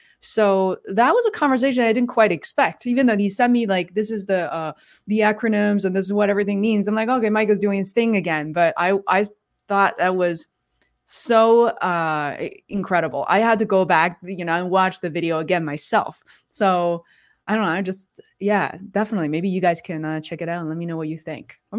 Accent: Beijing, China; also born or lived in Boston; Growing up in Beijing, you know, our home wasn't spacious, but it was like, okay, cool.

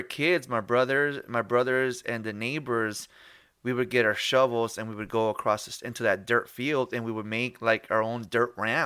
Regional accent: Colonia, New Jersey, United States; My brother and I were talking about growing up in Colonia, but you lived in the projects in Colonia.

